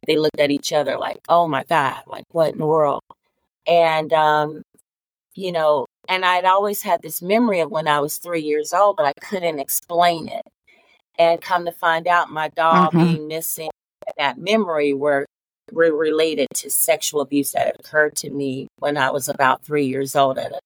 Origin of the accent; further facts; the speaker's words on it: Kansas City, United States; One of the things that as a young person growing up in Kansas City, I became an advocate because of the experiences that I had.